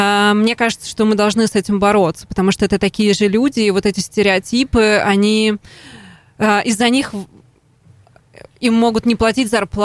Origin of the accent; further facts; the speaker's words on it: Dmitrievka, Belgorod Oblast, Russia; я родилась в Белгородской области, и я не жила не в Белгороде, а в маленькой деревне, селе Дмитриевка, которая находилась в 50 километрах от границы с Украиной.